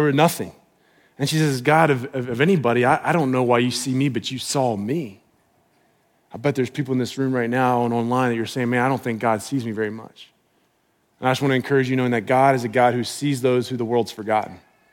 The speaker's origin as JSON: {"language": "English", "country": "United States", "said": "And I know as an American, we see that, we're like, whoa, are you calling yourself blessed?"}